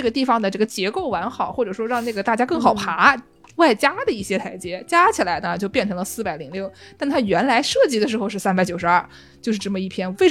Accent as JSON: {"language": "Chinese", "town": "Nanjing", "region": "Jiangsu", "country": "China", "said": "反正我们南京人小时候很多都喝"}